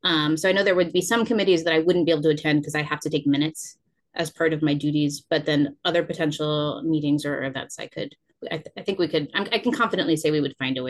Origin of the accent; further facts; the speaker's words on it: United States; I grew up outside of Washington, D.C. The community I was in was incredibly diverse.